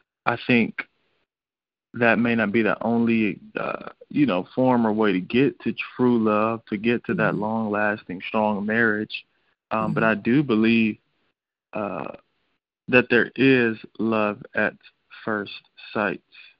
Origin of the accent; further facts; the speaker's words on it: Columbus, Ohio, United States; I am born and raised in Columbus, Ohio. I grew up in the inner city, went to Columbus Public Schools.